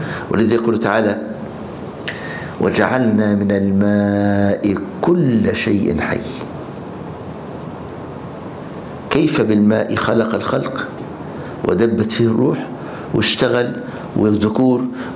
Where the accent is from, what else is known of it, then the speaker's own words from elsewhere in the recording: Egypt; نصطاد سمك في البحر الأحمر عندنا في مصر